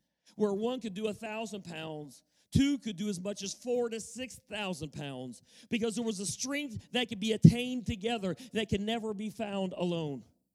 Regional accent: Ohio, United States; I grew up around the Amish here in Ohio

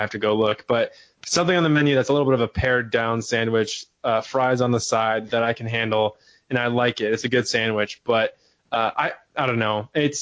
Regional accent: Michigan, United States; now in Pittsburgh, United States; And I come from Michigan, and in the middle of Michigan, which really is college sports country.

